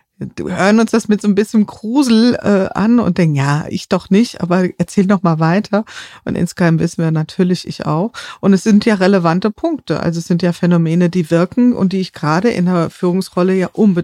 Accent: Wiesbaden, Hesse, Germany; Also ich komme ja aus Wiesbaden, in der Nähe von Frankfurt

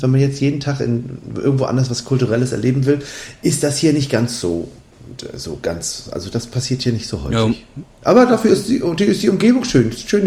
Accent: Schwerin, Mecklenburg-Vorpommern, Germany; born there; Ja, da bin ich ja geboren in Schwerin.

